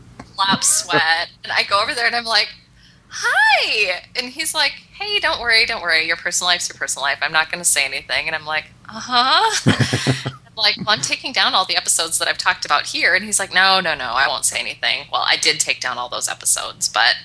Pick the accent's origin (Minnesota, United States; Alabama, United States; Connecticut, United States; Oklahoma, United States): Minnesota, United States; I'm a Minnesotan, so I'm like, I'm not going to actually admit this is happening.